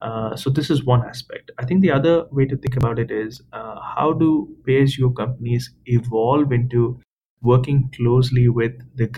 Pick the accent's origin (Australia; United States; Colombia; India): India; as an Indian